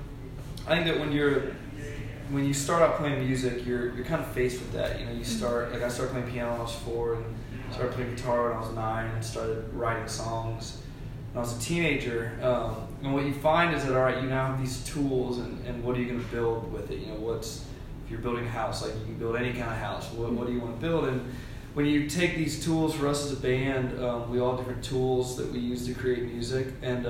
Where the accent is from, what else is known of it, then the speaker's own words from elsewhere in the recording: Nashville, Tennessee, United States; And I grew up in Nashville, so for sure for me, I grew up around that culture.